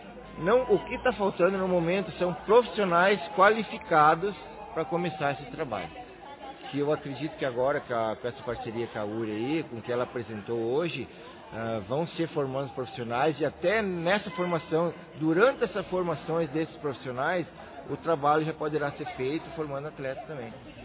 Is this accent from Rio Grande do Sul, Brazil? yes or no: yes; Frederico Westphalen, Rio Grande do Sul, Brazil; eu tenho 44 anos, sou natural aqui de Frederico Mesa.